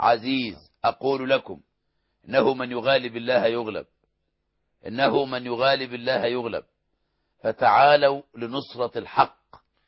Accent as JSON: {"language": "Arabic", "country": "Egypt", "said": "بلدنا مصر"}